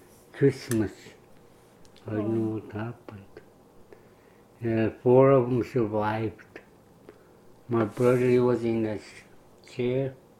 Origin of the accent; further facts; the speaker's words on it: Woody Island, Alaska, United States; born there; I was born in Woody Island.